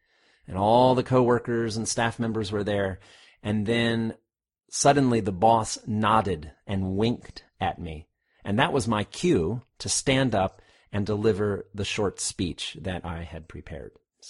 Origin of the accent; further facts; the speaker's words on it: United States; now in overseas; every year I have to do my taxes in America because I'm American. And even though I live overseas, I still have to file for taxes in the States.